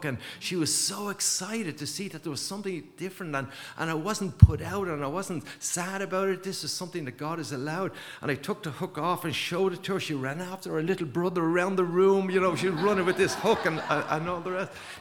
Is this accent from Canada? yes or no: no; East Coast, Ireland; because I'm from the East Coast, that's where I was born and raised.